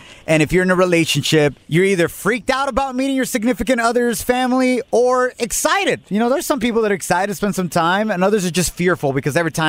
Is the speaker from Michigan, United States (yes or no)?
no; Santa Ana, California, United States; I grew up in Santa Ana in Delhi. At that time, a lot of like gang violence and so on and so forth in Santa Ana, California.